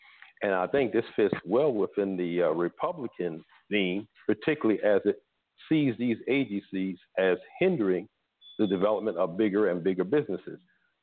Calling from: Miami, Florida, United States; I'm calling from the Miami, Florida area.

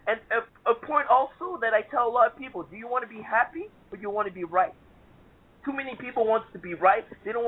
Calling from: New York, United States; I'm calling all the way from New York.

